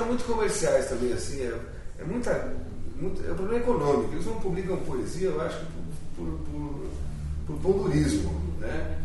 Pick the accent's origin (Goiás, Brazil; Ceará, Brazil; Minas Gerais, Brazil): Goiás, Brazil; Eu sou goiano